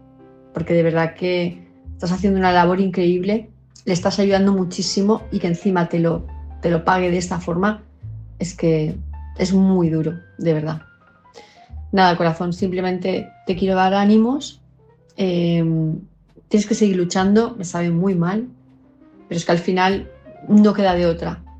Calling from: Palma, Balearic Islands, Spain; de Palma de Mallorca

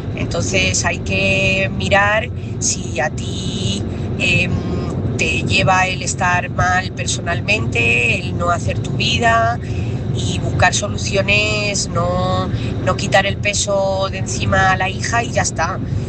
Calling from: Talavera de la Reina, Castilla-La Mancha, Spain; corresponsal de Talavera.

